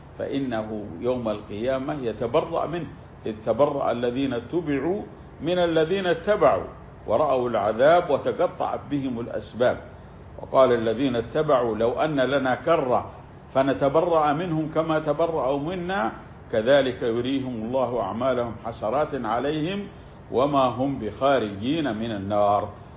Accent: Saudi Arabia

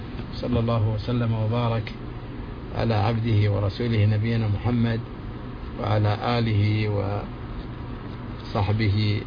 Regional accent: Saudi Arabia; في بلادنا السعودية

